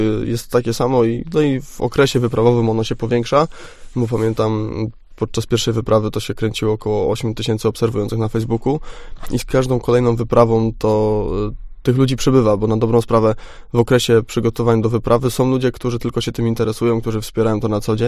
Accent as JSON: {"language": "Polish", "town": "Kolonowskie", "region": "Opole Voivodeship", "country": "Poland", "said": "pochodzę z Kolonowskiego, to jest jednak 40 kilometrów"}